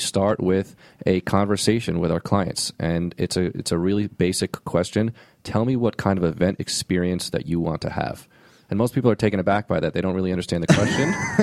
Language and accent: English; New England, United States; I grew up in New England, and the ocean was what I loved, and I still love it